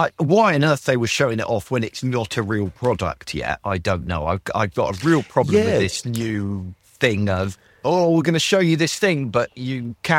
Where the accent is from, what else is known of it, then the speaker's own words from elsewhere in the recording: United Kingdom; And I'm British. I don't get excited about anything, you know.